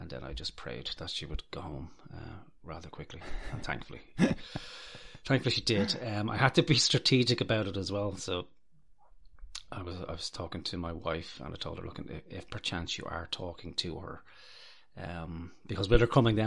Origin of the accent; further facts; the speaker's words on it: Dublin, Leinster, Ireland; I grew up in Dublin